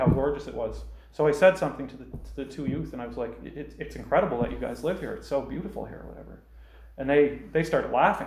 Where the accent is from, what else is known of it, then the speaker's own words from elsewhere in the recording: Glace Bay, Nova Scotia, Canada; this is very similar to my experience growing up in Glace Bay